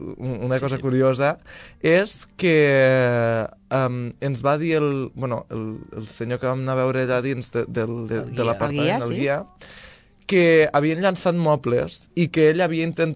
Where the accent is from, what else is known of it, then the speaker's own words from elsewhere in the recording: Mollerussa, Catalonia, Spain; Jo sóc de Mollerussa